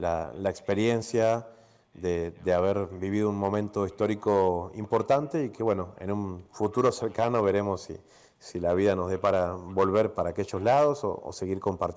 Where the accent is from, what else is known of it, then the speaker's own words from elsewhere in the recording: Argentina; yo soy de Argentina, soy de un país que tiene dos islas invadidas por la OTAN